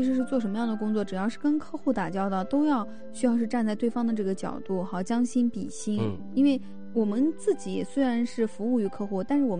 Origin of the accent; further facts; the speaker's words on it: China; 特别是我们中国人好像这种信任建立在这种相互之间的传播哈